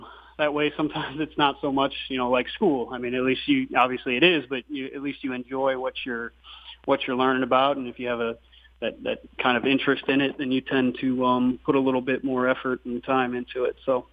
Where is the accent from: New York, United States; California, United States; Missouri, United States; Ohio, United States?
Ohio, United States; Medina; Especially, I mean, I'm from just south of Cleveland. I'm from Medina, Ohio, technically.